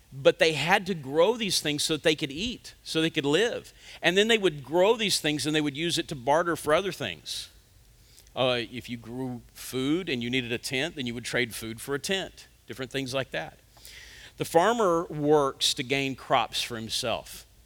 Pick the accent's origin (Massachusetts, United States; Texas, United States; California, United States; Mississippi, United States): Texas, United States; I grew up in West Texas, so there were cotton fields everywhere.